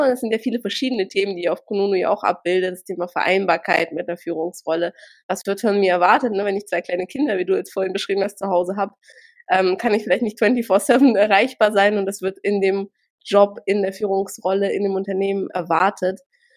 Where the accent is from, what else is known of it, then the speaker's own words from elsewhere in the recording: Russia; now in Germany; ich komme ursprünglich aus Russland